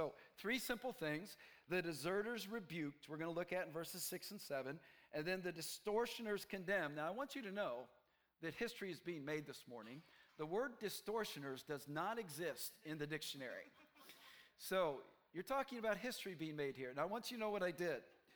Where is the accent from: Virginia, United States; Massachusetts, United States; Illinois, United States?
Illinois, United States; Chicago; I'm from the Chicago area, and I've pretty much seen every kind of driving possible, and people like to say nice things with their hands to you when you drive in Chicago.